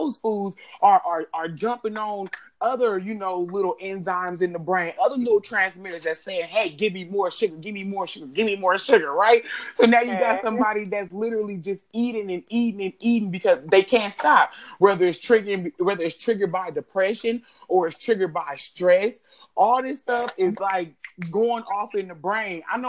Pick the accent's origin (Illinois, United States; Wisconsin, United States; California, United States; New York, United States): California, United States; Oakland; Number one, I'm from East Oakland myself.